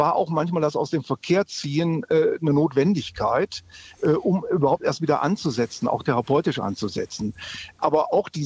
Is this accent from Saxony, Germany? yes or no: no; Essen, North Rhine-Westphalia, Germany; hier in meiner Heimatstadt in Essen